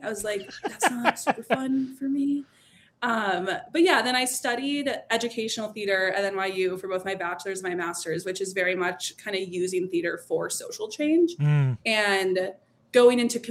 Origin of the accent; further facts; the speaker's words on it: Chicago, Illinois, United States; I grew up in Chicago. I started at the Second City around 14.